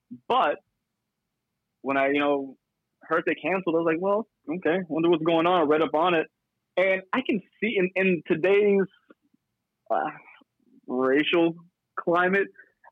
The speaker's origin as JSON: {"language": "English", "country": "United States", "said": "I'm like, Mom, I'm American."}